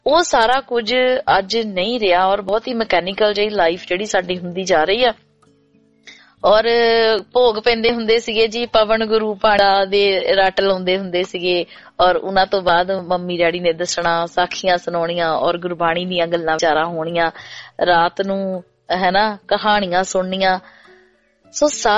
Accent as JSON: {"language": "Punjabi", "town": "Sohian", "region": "Punjab", "country": "India", "moved": "yes", "lives_now": "Australia", "said": "ਅਸੀਂ ਕਿਵੇਂ ਸੋਹੀਆਂ ਪਿੰਡ ਚੋਂ ਉੱਠ ਕੇ ਆਸਟ੍ਰੇਲੀਆ ਦਾ ਖੂਬਸੂਰਤ ਸਫ਼ਰ"}